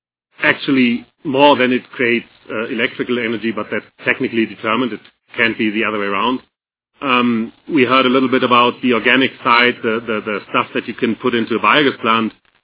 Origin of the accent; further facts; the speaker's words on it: Germany; English is a second language; I'm talking a little bit about biogas in Germany because I'm from Germany